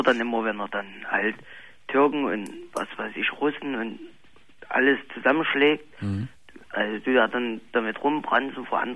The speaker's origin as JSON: {"language": "German", "country": "Hungary", "said": "ich bin Ungar"}